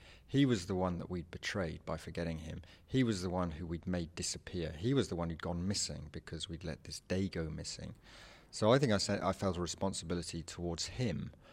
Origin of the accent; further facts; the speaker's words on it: England, United Kingdom; I'm an English writer. I've come over to the West Cork Literary Festival at Bantry.